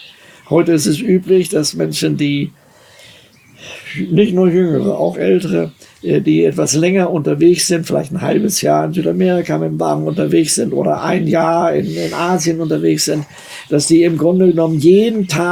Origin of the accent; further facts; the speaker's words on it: Germany; ich bin ja Deutscher